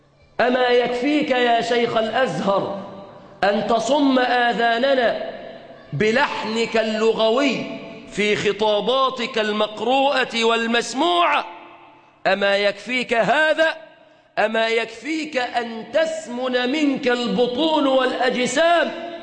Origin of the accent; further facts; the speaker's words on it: Egypt; في بلادنا مصر أن يسمعها بأذن قلبه